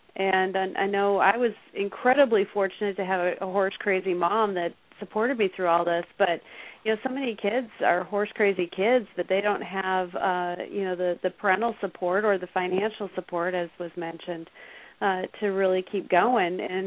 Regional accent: Illinois, United States; And when I grew up in Illinois, that, you know, you just take off down the road

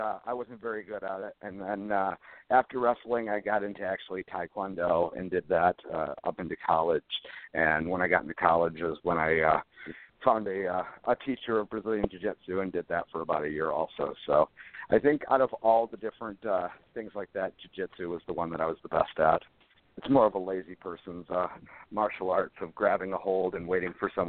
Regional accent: Detroit, Michigan, United States; I've actually met people like Kip growing up in Detroit.

